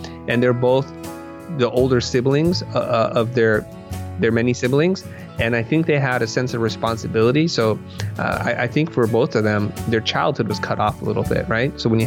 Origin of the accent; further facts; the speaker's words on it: California, United States; And here I am growing up in Silicon Valley.